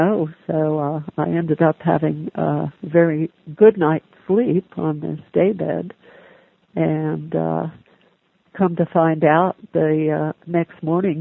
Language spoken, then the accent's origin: English; Philadelphia, Pennsylvania, United States; I was from the Philadelphia area at the time and always needed a place to stay.